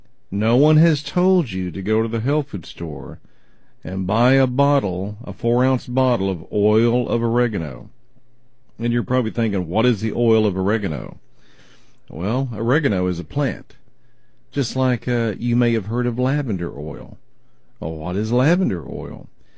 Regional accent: Mesquite, Texas, United States; But I was raised in Mesquite, or part of my childhood was, not all of it, but part of it.

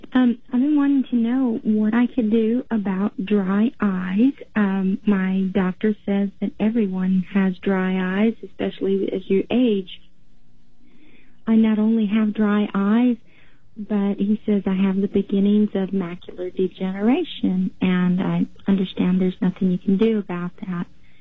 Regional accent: Gulf Coast, United States; I grew up in the Gulf, and we used to eat lots of fish. And, of course, now I'm in East Texas

